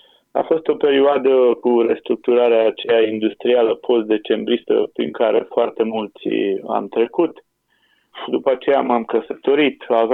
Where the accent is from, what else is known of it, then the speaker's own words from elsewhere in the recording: Drăgăneasa, Prahova, Romania; satul Drăgăneasă, unde locuiesc eu și astăzi, este primul sat din România unde a avut sonde în erupție liberă, petrolul a ajuns până în Dunăre